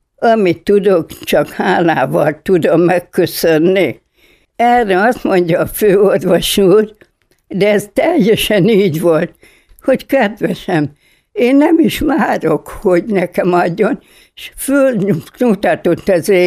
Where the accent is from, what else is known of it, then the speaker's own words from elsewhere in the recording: Debrecen, Hajdú-Bihar, Hungary; Hát persze, hogy Debrecent vállaltam, mivel debreceni vagyok.